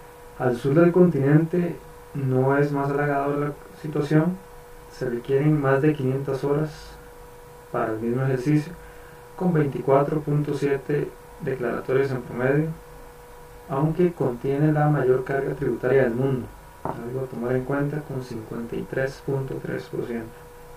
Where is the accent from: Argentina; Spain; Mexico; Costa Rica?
Costa Rica; soy de Costa Rica.